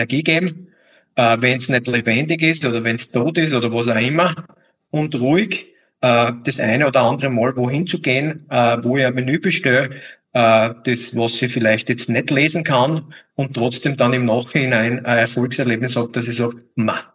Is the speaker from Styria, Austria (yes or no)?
yes; Styria, Austria; Ich finde es halt nur als Steirer manchmal ein bisschen übertrieben.